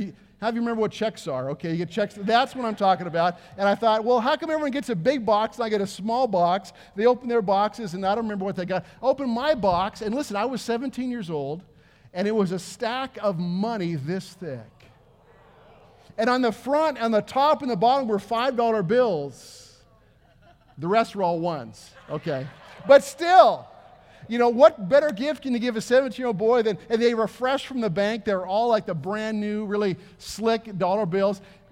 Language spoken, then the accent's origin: English; San Diego, California, United States; I was raised in San Diego, and so my first job, like most people in San Diego, my first job was at a health food store